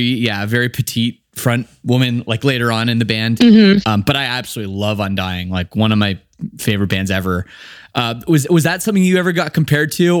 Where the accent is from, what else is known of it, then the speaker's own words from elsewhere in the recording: Canada; you know, I grew up in Canada